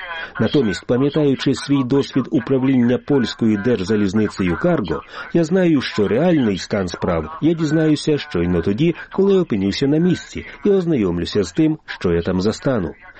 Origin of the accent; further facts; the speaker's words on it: Poland; Мені здається, що ми, поляки, користуючись нашим досвідом, можемо допомогти Україні